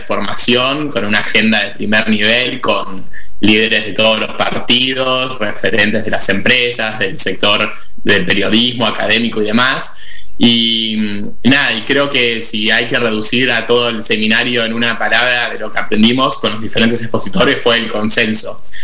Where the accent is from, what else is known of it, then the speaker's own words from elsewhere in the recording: Ushuaia, Tierra del Fuego, Argentina; de Tierra del Fuego, de Ushuaia, la ciudad de Ushuaia.